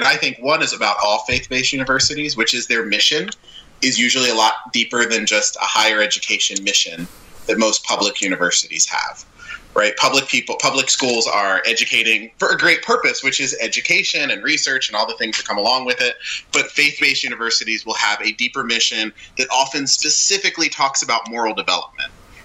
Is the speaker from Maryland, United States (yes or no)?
yes; Baltimore, Maryland, United States; I'm from Baltimore.